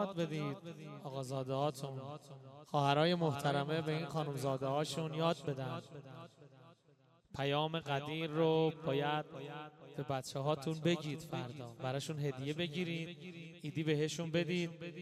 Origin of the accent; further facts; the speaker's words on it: Iran; بله ایرانی هستیم